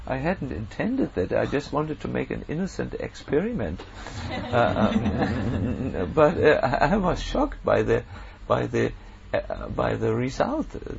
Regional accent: Germany; accent: German; English is a second language; I hope my German accent was not too much for you.

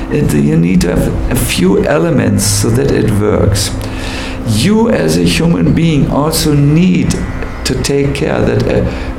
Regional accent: Germany; English is a second language; I was born in Germany and brought up in Germany.

